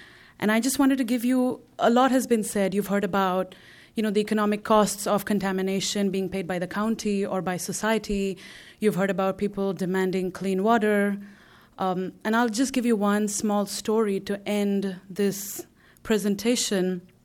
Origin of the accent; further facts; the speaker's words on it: India; Where I come from is, I come from India